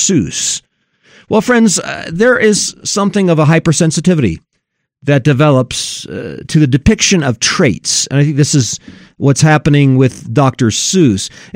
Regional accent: Japan; I grew up in Japan, okay? We grew up eating with hashi

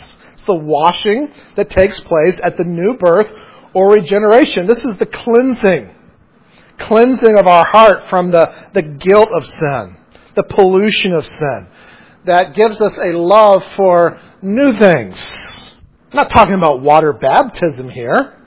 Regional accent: the South, United States; Because I'm from the South, and so I just can't say certain things that you Northerners can.

